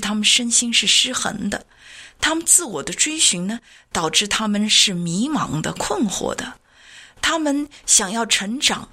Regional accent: China; 因为我们都是中国人

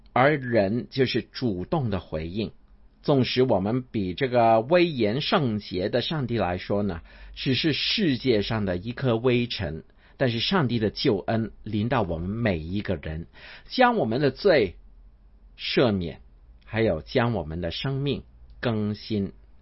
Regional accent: China; 就好像我们中国人经常说的起承转合一样

